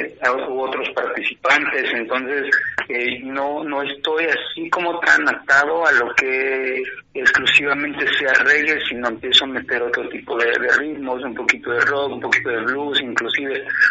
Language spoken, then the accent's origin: Spanish; Mexico City, Mexico; originalmente soy de la Ciudad de México, pero aquí ya voy para 20 años, entonces ya me considero choyero.